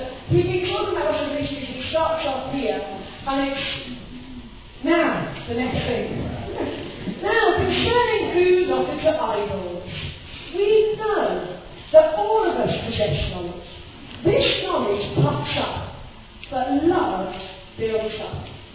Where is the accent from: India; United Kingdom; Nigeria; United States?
United Kingdom; Wales; I'm Welsh, for those of you who don't know